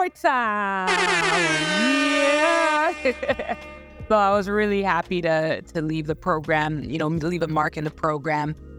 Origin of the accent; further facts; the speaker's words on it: Canada; growing up in Canada, it's all about hockey.